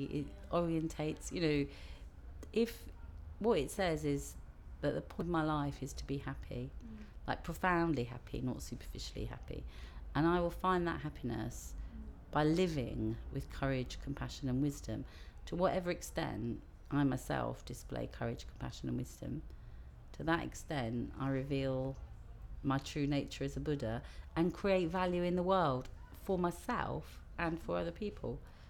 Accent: London, United Kingdom; Like, I'm a Londoner. I'm hugely proud of the city I live

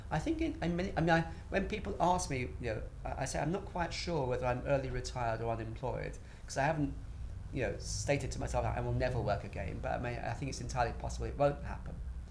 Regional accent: Finsbury Park, London, United Kingdom; accent: middle class; Very close to where I live now. I grew up in Finsbury Park. And at that time, it was an extremely poor working class area, and mine was an extremely poor working class family.

